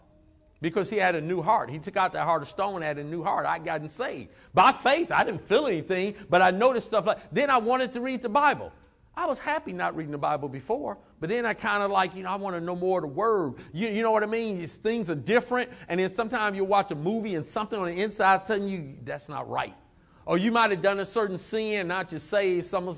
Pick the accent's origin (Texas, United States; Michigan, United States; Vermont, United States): Michigan, United States; Detroit; I grew up in Detroit, inner city